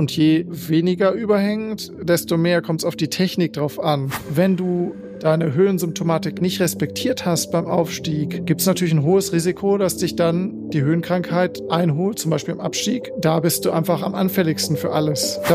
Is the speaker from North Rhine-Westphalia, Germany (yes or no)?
yes; North Rhine-Westphalia, Germany; Ich komme aus Norddeutschland, aus der Nähe von Bielefeld ursprünglich.